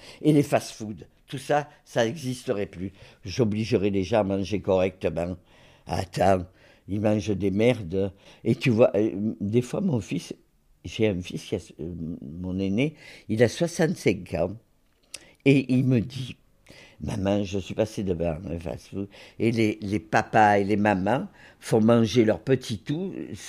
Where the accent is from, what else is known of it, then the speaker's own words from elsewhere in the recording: Corsica, France; Oui, parce que quand on est corse, à 7 ans, mon père, il m'emmenait à la campagne, il m'apprenait à tirer.